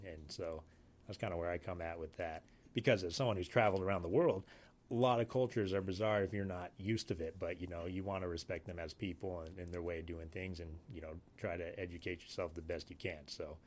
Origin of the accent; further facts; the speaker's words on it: Hoonah, Alaska, United States; growing up in Hoonah's taught me, you know, things that helped me cope with the military.